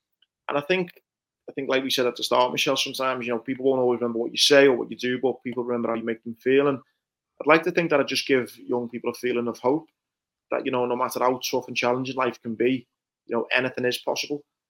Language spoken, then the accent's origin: English; Bootle, North West England, United Kingdom; I look at my life growing up in Bootle